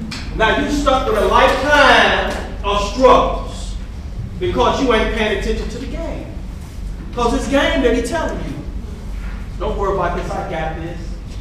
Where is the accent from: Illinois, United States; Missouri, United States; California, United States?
Illinois, United States; Chicago; I grew up in Chicago's All Gale Guard Housing Project, the last standing project right now.